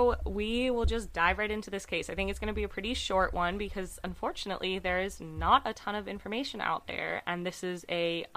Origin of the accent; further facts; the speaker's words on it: United States; this helped me picture it because I'm American and dumb